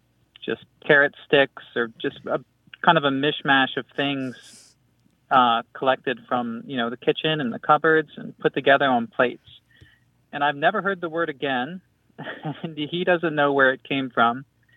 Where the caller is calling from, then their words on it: San Antonio, Texas, United States; I'm calling from San Antonio, Texas.